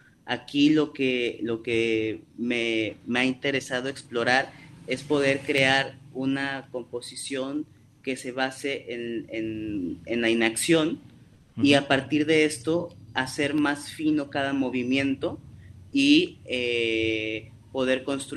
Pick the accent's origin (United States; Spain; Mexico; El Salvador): Mexico; Xalapa, Veracruz; Yo soy de Xalapa, Veracruz.